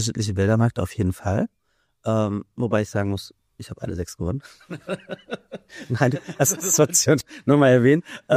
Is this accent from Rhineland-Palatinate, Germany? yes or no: yes; Mainz, Rhineland-Palatinate, Germany; also wir sind Mainz-Lerchenberg, wir fühlen uns als Mainzer, aber wir sind halt als Lerchenberger.